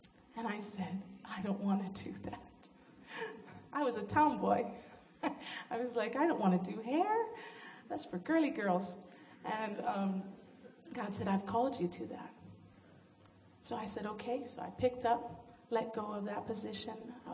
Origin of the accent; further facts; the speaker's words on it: Hilo, Hawaii, United States; I'm from Hawaii. I'm from Hilo, Hawaii. Back in Hawaii, we have a saying